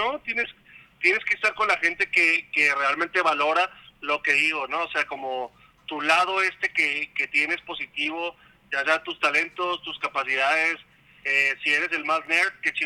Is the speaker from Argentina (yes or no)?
no; Mexico; más siendo mexicanos que nos encanta mamar y reírnos de todo